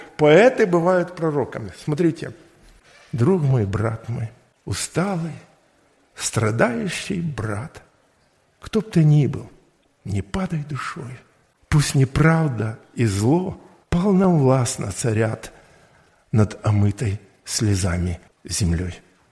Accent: Ukraine; я украинец, русскоговорящий.

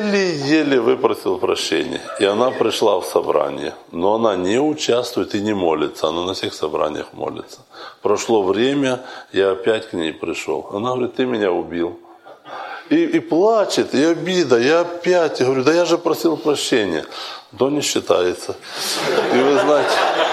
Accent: Moldova; Ну я молдаванка, но я плохо училась.

